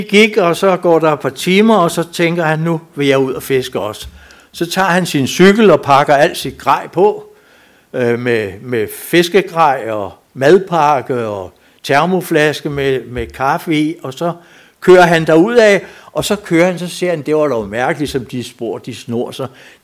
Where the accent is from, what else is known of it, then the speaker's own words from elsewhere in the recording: Snekkersten, Capital Region of Denmark, Denmark; Det var sådan i 40'erne, hvor vi havde isvintre. Jeg stammer ned fra Snekkersten.